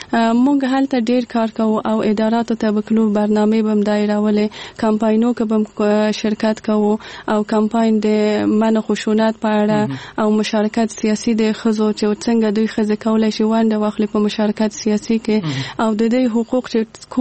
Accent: Kabul, Afghanistan; born there; زه په کابل کې زغیدلې یم او دلته مجوند کړی.

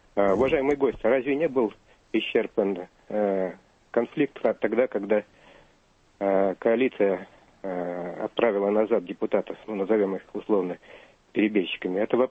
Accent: Moscow, Russia; Я из Москвы.

